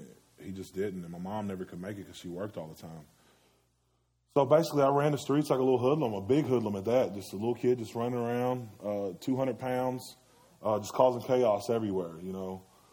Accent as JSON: {"language": "English", "town": "Owensboro", "region": "Kentucky", "country": "United States", "tie": "born or raised there", "said": "I was born and raised here in Owensboro, Kentucky. I'm 28 years old. I was raised in the projects. We were very poor."}